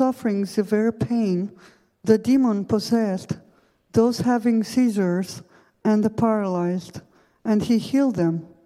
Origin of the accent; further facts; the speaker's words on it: Romania; I'm from Romania, and I'm a member of community here